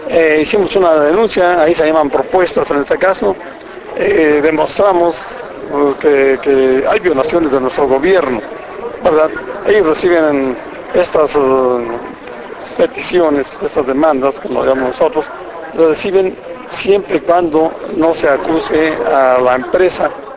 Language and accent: Spanish; Cerro San Pedro, San Luis Potosí, Mexico; volviendo a lo de Cerro San Pedro, que es el lugar de donde yo vengo, de México, en el estado de San Luis Potosí